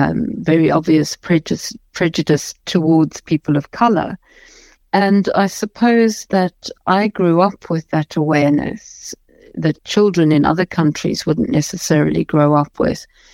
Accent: South Africa; I'm a white South African and I'm English speaking

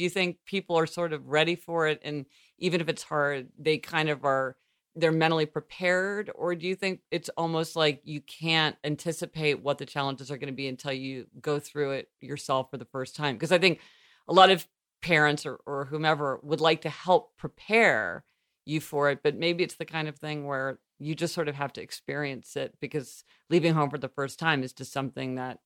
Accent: Missouri, United States; No, I remember that, because being from Missouri, there weren't that many people from Missouri when I went to college.

